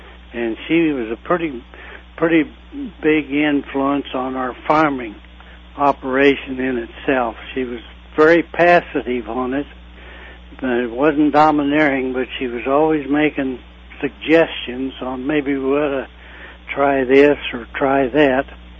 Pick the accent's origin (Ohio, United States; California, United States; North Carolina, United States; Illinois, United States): Illinois, United States; Pawnee; I basically have lived in Pawnee, Illinois, my whole lifetime